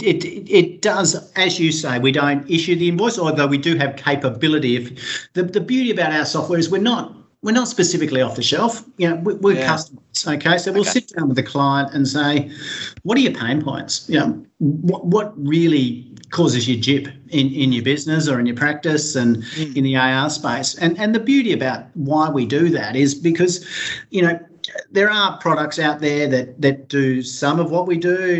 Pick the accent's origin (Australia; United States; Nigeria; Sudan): Australia; Perth, Western Australia; I'm also a native West Australian. Don't know if that's good or bad for your client base, but I grew up in West Australia.